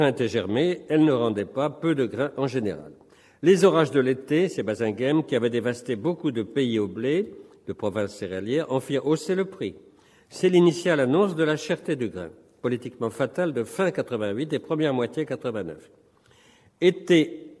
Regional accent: Normandy, France; Je suis normand et je revois tous les étés chez mes parents, c'était la même chose.

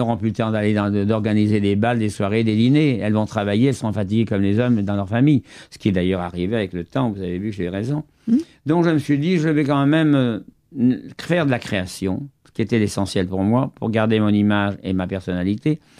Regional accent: Venice, Veneto, Italy; Je suis vénitien, je suis italien, vous le savez.

